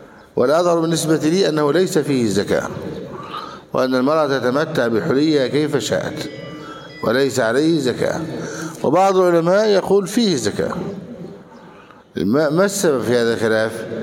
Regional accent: Egypt; لان هذا الذهب عباره عن ماذا في بلادنا مصر؟

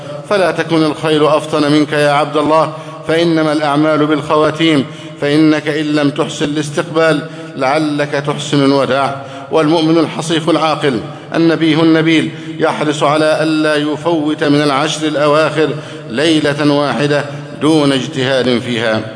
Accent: Egypt; اللهم احفظ بلدنا مصر أمنا أمانا، سخاء رخاء

